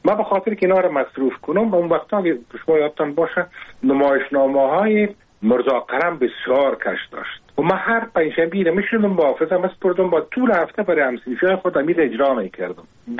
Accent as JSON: {"language": "Persian", "region": "Kabul", "country": "Afghanistan", "tie": "born or raised there", "said": "ما در کنار کابل نمداری زندگی میکردیم و پیدا شده بودم"}